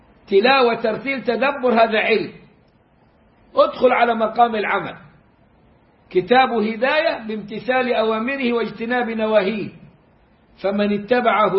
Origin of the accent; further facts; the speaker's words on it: Egypt; وهتلاقيها كده والحاول بيغنوا بيها دلوقتي عندنا في مصر في بداية الحفلات وفي إذاعة القرآن الكريم.